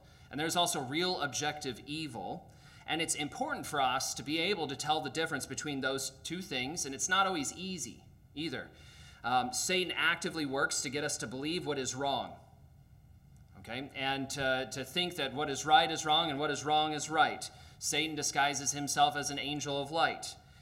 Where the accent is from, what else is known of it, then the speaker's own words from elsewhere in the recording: Kalamazoo, Michigan, United States; moved away as an adult; I'm from Kalamazoo, Michigan originally, but over 7 years ago we came up, and it's been a blessing.